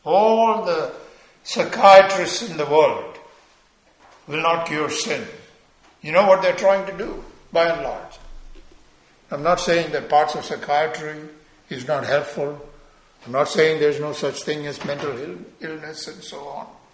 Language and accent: English; India; Growing up in India, I don't know how it is now, but there are large colonies of lepers.